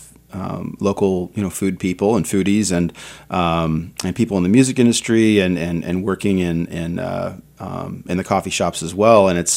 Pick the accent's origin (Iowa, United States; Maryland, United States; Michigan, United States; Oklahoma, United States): Iowa, United States; Sioux City; Growing up in Sioux City, I remember going to a place called On the Java Coast, which was over just right by Morningside College